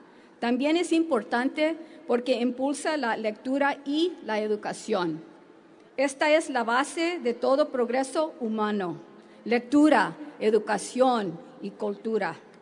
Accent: Los Angeles, California, United States; born there; first language en; Spanish is a second language; nuestro pueblo de Los Ángeles, donde yo nací, hija de inmigrantes mexicano y nicaragüense.

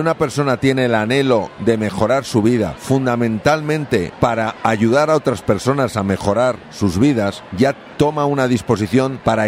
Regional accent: Spain; Bueno, soy español.

